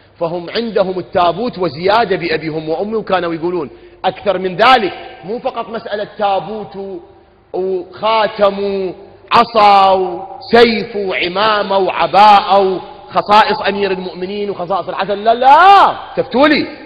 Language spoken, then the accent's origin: Arabic; Iraq; accent: Iraqi; بلهجتنا العراقية